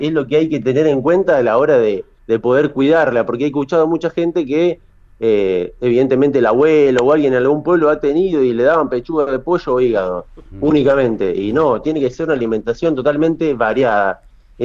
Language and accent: Spanish; Corral de Bustos, Córdoba, Argentina; trasladándome desde Corral de Bustos por acá, que sí, es mi ciudad natal